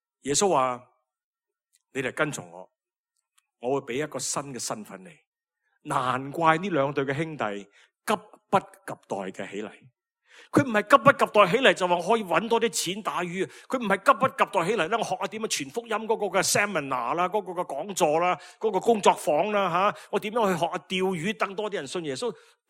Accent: China; 因为我哋中国人咧，我哋冇嗰个犹太人嘅民族咧，我哋听唔到。

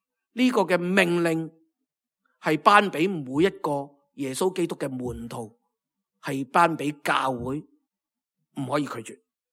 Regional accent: Hong Kong; 其实我哋慢慢发觉呢，我哋香港人呢真係风光不再

